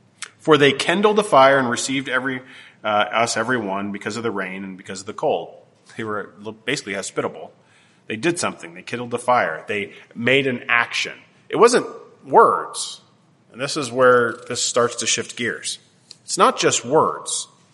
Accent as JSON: {"language": "English", "country": "Canada", "tie": "born or raised there", "said": "growing up in Canada, kindness is a really big thing."}